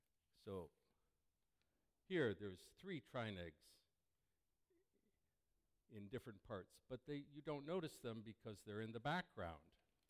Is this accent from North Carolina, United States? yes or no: no; Detroit, Michigan, United States; moved away; One is the death of my hometown, Detroit, now a vast ghost city. I was a refugee from Detroit.